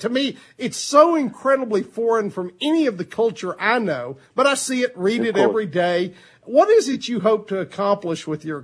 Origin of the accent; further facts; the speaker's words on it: England, United Kingdom; now in United States; one of the things being a Brit, I wish you would tell people